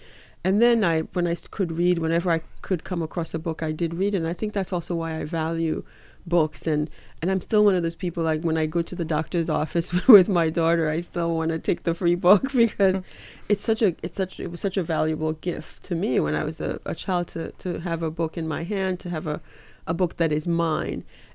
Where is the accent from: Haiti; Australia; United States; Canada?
Haiti; I have a cousin who I grew up with in Haiti.